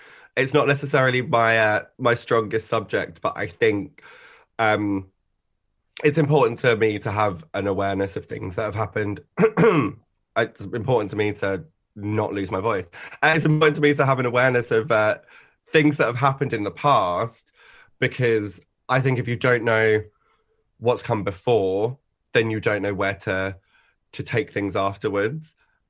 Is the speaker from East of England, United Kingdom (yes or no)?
yes; East of England, United Kingdom; I grew up in Essex, which was honestly a lovely place to sort of like grow up. We were very close to London